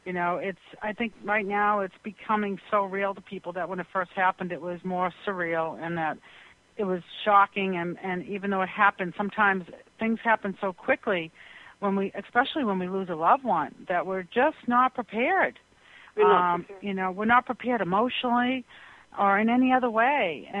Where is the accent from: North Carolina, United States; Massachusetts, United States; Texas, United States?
Massachusetts, United States; Boston; and we're both from Boston, and this event just happened.